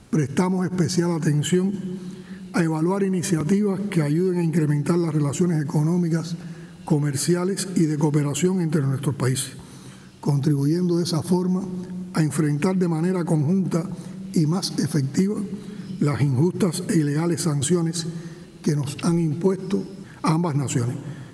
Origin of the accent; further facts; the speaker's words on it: Cuba; con el profundo sentir de mi pueblo, ratifiqué la condena de Cuba a las múltiples sanciones impuestas por Occidente contra Belarus